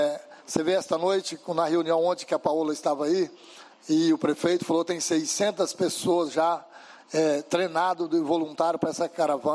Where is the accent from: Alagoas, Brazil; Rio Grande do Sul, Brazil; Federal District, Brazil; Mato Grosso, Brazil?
Mato Grosso, Brazil; Juara; moved away; eu vim de Juara há 17 anos, mas amo essa cidade de um tanto que eu vou morrer aqui, nessa cidade